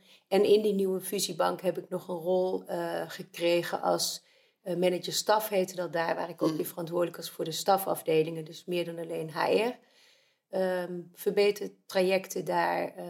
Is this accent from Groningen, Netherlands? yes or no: no; Uden, North Brabant, Netherlands; also born or lived in Utrecht / Nijmegen; Heb lang in Brabant gewoond, in Uden. Ben opgegroeid daar. Ik ben daarna naar Den Bosch gegaan. Lange tijd in Nijmegen gewoond en inmiddels alweer 10 jaar in Bemmel.